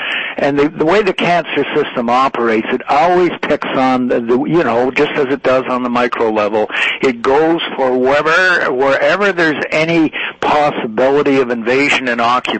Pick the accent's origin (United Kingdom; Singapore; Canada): Canada; I'm from Canada.